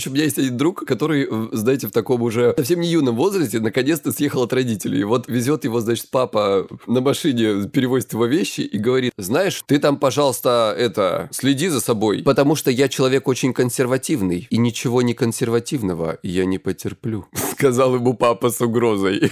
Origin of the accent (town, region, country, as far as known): Krasnodar Krai, Russia